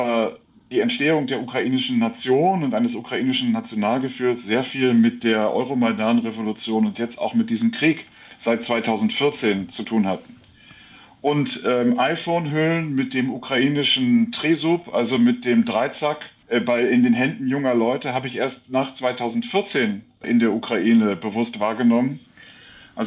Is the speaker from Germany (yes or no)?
yes; Germany; Wir Deutschen müssen, glaube ich, ein Verständnis dafür entwickeln